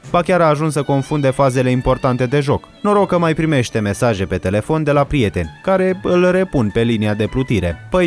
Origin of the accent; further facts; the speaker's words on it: Romania; Întotdeauna am promovat și susținut sportul românesc, care ne-a făcut de atâtea ori să fim mândri că suntem români.